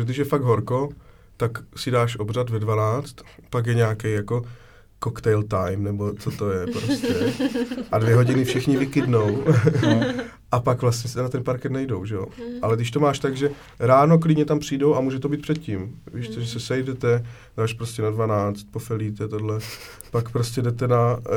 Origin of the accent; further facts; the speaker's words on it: Moravia, Czechia; když jsi jako u nás na Moravě, odkud jsem původně